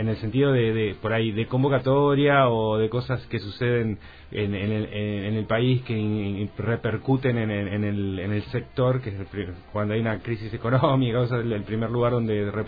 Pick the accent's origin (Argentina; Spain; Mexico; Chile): Argentina; Río Grande, Tierra del Fuego; now in La Plata, Argentina; Yo nací acá, sí, en Río Grande, sí. En el 84, sí. En el año 84. Viví en el barrio Mutual toda la vida, antes cerca del cono de sombra